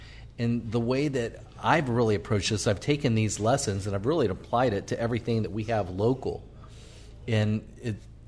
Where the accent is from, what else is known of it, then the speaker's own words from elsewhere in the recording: Slidell, Louisiana, United States; I thought to be a chef in my hometown, I mean, my hometown's actually Slidell.